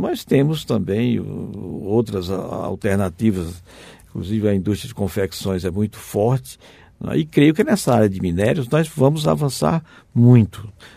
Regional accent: Ceará, Brazil; born there; now in Piauí, Brazil; Dois terços de minha vida no Piauí, não é? Menos de um terço lá no Ceará, o estado que é onde eu nasci.

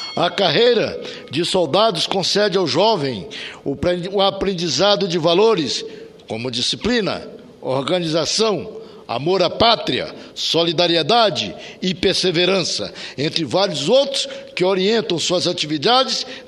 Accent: Amazon, Brazil; Nós que somos da Amazônia e que acompanhamos tudo o que é da região

